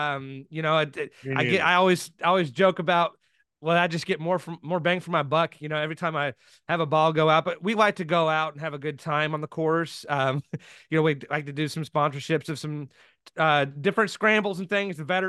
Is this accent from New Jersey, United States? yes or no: no; Indianapolis, Indiana, United States; also born or lived in Colorado Springs; my whole family is here from the northwest side of Indianapolis, Indiana. Grew up in Pike Township. I was born in Colorado Springs. My dad was in the service at the time.